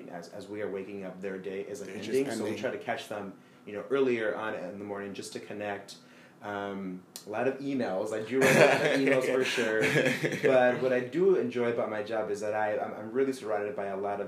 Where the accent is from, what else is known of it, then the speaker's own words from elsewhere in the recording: Chicago, Illinois, United States; So I'm originally from Chicago.